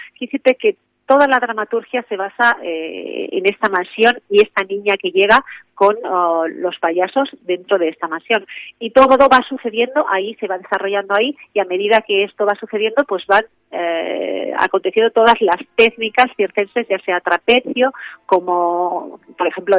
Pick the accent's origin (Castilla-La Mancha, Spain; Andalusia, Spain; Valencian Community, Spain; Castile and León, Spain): Castile and León, Spain; Aranda de Duero; tengo mucho orgullo de venir a Burgos, porque yo procedo de Aranda de Duero